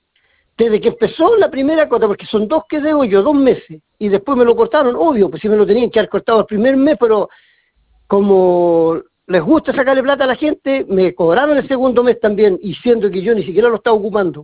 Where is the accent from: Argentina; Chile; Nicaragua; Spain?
Chile; Conchalí, Santiago Metropolitan; el que me queda más cerca a mí aquí es el huérfano, porque yo soy de Conchalí.